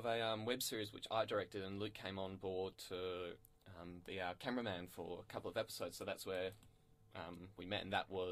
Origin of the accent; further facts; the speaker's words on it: Perth, Western Australia, Australia; now in Melbourne, Australia; Yep, grew up in Perth. Moved over to Melbourne last year.